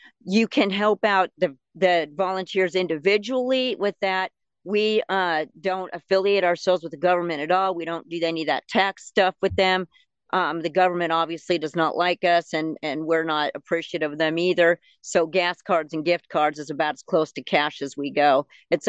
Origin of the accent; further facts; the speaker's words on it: Spokane, Washington, United States; I'm from Spokane, Washington. How the heck did I end up at this border wall?